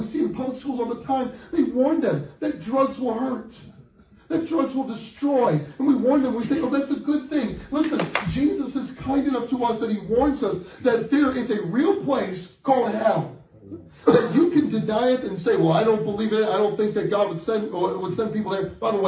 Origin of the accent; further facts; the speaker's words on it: Wisconsin, United States; moved away as an adult; now in Alabama, United States; Well, I grew up and I did some growing up in Wisconsin. There, it was Lutheran.